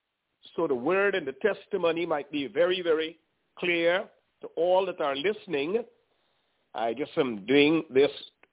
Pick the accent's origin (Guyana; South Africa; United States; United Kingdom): Guyana; born there; I was born in South America in a country named at the time British Guyana. And as a little boy, I was born in a family of 12 children, the fourth child.